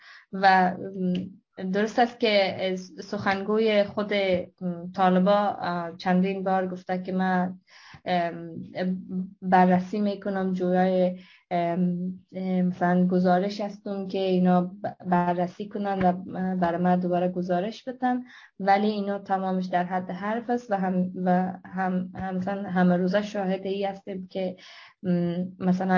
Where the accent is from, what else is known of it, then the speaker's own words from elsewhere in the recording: Afghanistan; حتی بر ماهایی که خارج از افغانستان هستیم و امروزه دغدغه ما افغانستان است